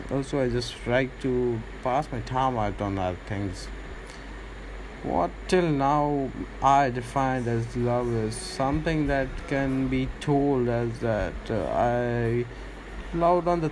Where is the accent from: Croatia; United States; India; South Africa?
India; I'm from India basically.